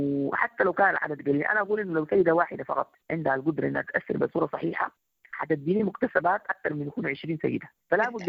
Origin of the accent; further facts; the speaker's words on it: Sudan; وأنا كسودانية